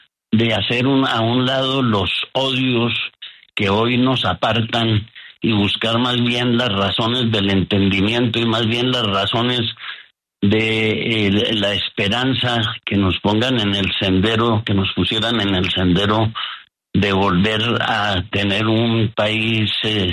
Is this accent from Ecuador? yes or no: no; Colombia; sentimos el más grande dolor y sentimiento de tristeza como familia, pero también como colombianos, el dolor de patria.